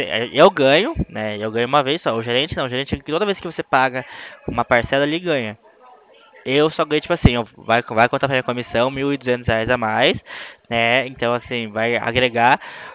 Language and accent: Portuguese; Sorocaba, São Paulo, Brazil; eu sou aqui de Sorocaba, tá de São Paulo mesmo